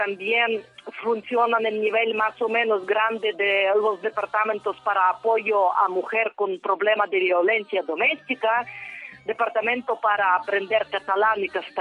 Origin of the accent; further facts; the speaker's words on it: Ukraine; Spanish is a second language; Soy ucraniana